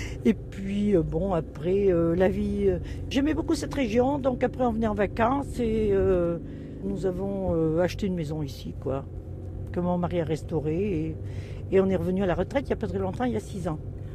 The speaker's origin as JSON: {"language": "French", "town": "Landogne", "region": "Auvergne-Rhône-Alpes", "country": "France", "tie": "born there", "moved": "as an adult", "said": "Moi, je ne suis pas née à Ambert, je suis née à Ricombraille. Je suis née à Landogne."}